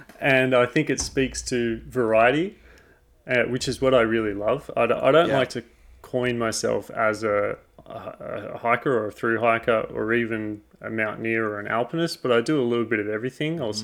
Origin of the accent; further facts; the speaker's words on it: Australia; I've got all the gear, but I'm hideously inexperienced being an Australian in ice.